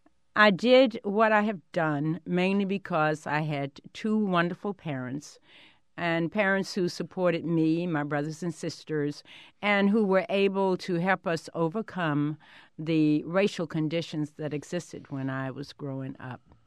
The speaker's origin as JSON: {"language": "English", "town": "Evanston", "region": "Virginia", "country": "United States", "tie": "born there", "said": "Well, I was born in Evanston, Virginia. It's a small community about 9-10 miles south of Lynchburg, Virginia. I went to public school in my county, Campbell County."}